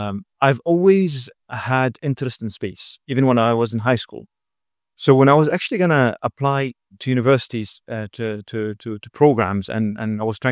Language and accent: English; Dubai, United Arab Emirates; also born or lived in South Korea; I was born and raised in Dubai.